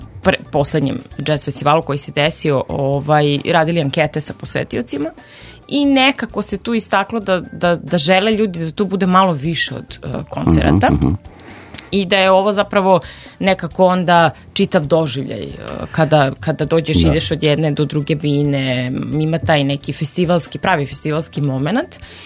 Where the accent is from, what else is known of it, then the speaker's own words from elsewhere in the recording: Novi Sad, Vojvodina, Serbia; born there; evo ja sam rođena Novosađanka